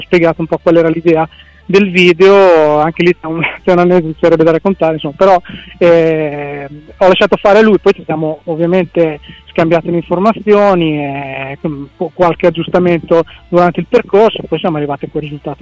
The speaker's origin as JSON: {"language": "Italian", "town": "Cesena", "region": "Emilia-Romagna", "country": "Italy", "said": "siamo tutti di Cesena. Qualcuno un pochino più lontano, ma siamo abbastanza vicini."}